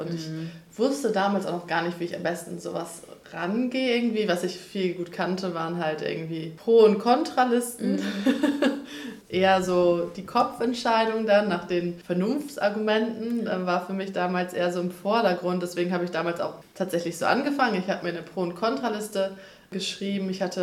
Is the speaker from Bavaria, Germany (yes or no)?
no; Stade, Lower Saxony, Germany; born there; weil ich bin im Landkreis Stade geboren, also genau genommen auch in Stade in der Stadt.